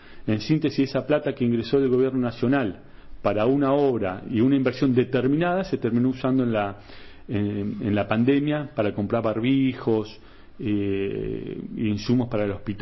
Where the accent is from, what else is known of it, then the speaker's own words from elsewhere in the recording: Río Turbio, Santa Cruz, Argentina; Bueno, yo vengo de Río Turbio